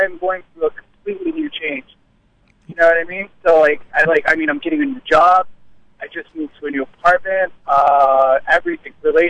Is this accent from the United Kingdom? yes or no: no; United States; I was forced to move to Mexico to fix my papers. I've never been to Mexico. I grew up in the United States.